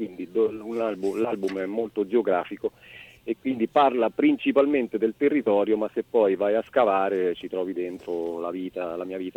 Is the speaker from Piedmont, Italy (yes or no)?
no; Terni, Umbria, Italy; Sì, siamo di Terni